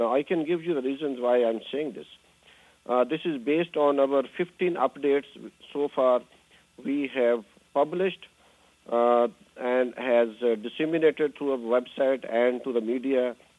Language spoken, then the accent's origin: English; Pakistan; from Pakistan.